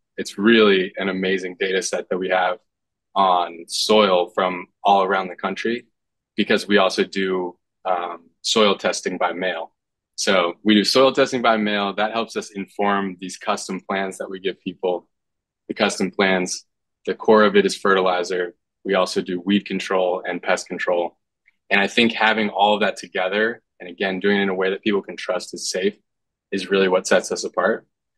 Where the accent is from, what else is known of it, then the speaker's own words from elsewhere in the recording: North Carolina, United States; now in Los Angeles, United States; many years of growing up in North Carolina and being on my grandpa's farm